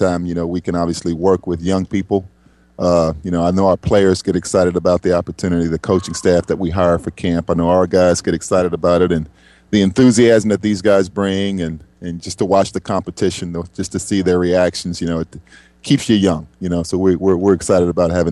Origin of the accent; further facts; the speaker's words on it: Miami, Florida, United States; High school coach in my hometown of Miami, Florida, when I finished playing my playing days at Dayton, called me up one day